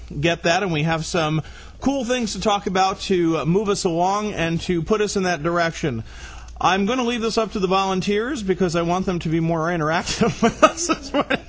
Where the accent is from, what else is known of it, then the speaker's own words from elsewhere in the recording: Ireland; I say blessed because I'm Irish.